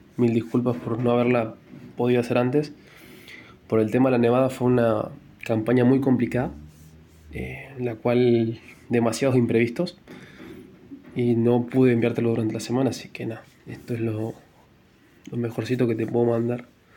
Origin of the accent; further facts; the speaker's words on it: Puerto San Julián, Santa Cruz, Argentina; also born or lived in Simoca, Tucumán; tengo 23 años, nací en Simoca, Tucumán, pero hace 18 años que vivo acá en Puerto San Julián.